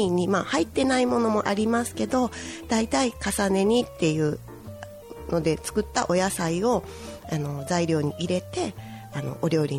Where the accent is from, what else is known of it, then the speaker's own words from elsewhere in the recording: Osaka, Japan; now in Iwaki, Japan; 大阪生まれ大阪育ちですね。仕事で兵庫県の三田市にいました